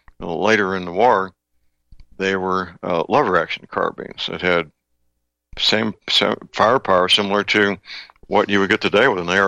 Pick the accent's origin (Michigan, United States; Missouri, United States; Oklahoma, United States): Missouri, United States; St. Louis; Missouri History Museum in Forest Park in St. Louis, my hometown, for decades they had a excellent collection of 19th century, early 20th century firearms